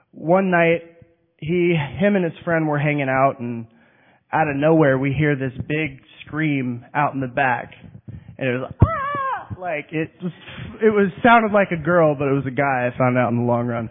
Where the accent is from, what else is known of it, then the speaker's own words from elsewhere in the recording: Norfolk, Virginia, United States; born there; So, I was born in Norfolk, Virginia, and had a very weird childhood.